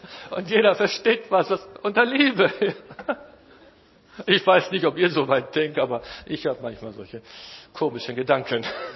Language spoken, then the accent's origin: German; Northern Germany, Germany; er ist ein Süddeutscher, ich bin ein Norddeutscher.